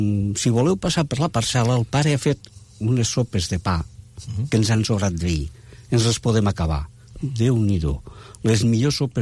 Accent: Lleida, Catalonia, Spain; Jo vaig néixer a Lleida.

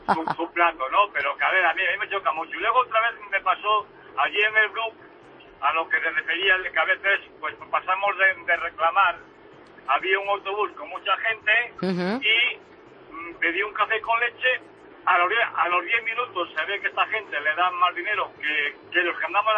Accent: Galicia, Spain; Mira, por ejemplo, en mi tierra, y no es porque, pero casualidad, en mi tierra realmente... Un café con leche en cualquier nacional te cuesta un euro

